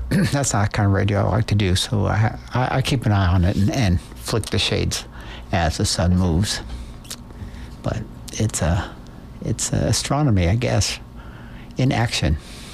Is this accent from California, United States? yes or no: yes; San Jose, California, United States; they were the big deal in my hometown, San Jose.